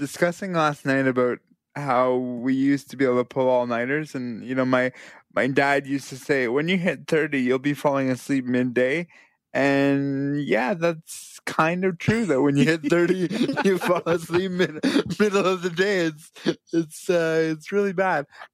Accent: Brampton, Ontario, Canada; because I grew up in Brampton.

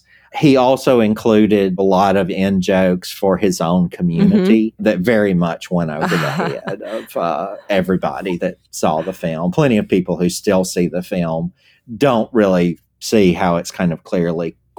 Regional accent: South Carolina, United States; accent: Southern US; we have to talk about like my accent and my age, because here's the deal. So when I was a little kid in the late 1970s, on Saturday afternoon, my local rural South Carolina television station had an afternoon series

